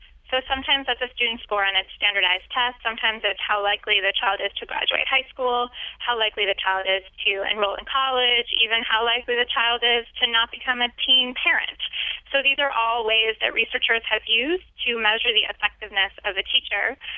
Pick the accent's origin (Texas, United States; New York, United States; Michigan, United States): New York, United States; I grew up in New York. I also live in New York.